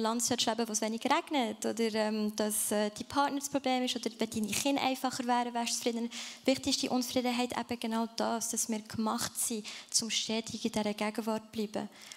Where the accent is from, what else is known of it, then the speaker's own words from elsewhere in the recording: Freiburg, Baden-Württemberg, Germany; also born or lived in England; now in Lucerne, Switzerland; ich lebe schon seit jetzt was, 9 Jahren in Luzern, also vermisse ich Freiburg, wo ich aufgewachsen bin. Nein, das ist es nicht. Vermisse ich England, wo ich mal als Kind gelebt habe, auch nicht.